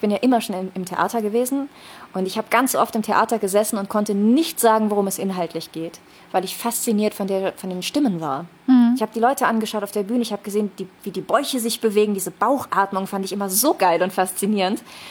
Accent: Rhineland, Germany; accent: Rhineland; Ich wurde sofort als Rheinländerin enttarnt und ich dachte immer, bin nicht so, ne? Ich bespreche kein Dialekt

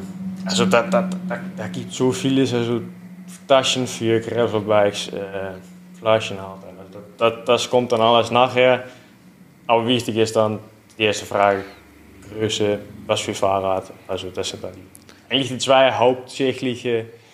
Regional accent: Netherlands; German is a second language; now in Seeboden, Austria; Ich bin auch ein Holländer, so wie der Nick und die Marielle.

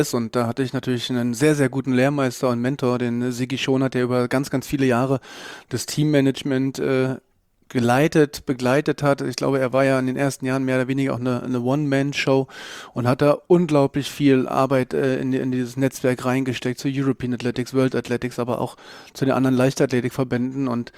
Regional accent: Berlin, Germany; ich bin ein Kind des Ostens, bin in Berlin groß geworden

